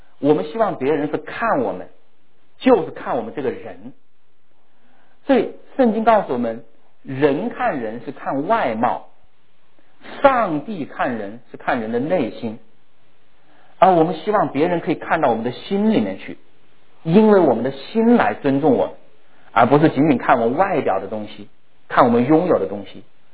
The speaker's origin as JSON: {"language": "Chinese", "country": "China", "said": "我们中国人很在乎面子啊，非常在乎面子"}